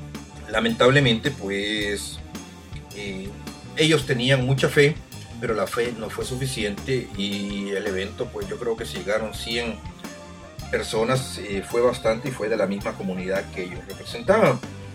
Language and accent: Spanish; El Salvador; yo recuerdo hace más de 10 años en mi país, El Salvador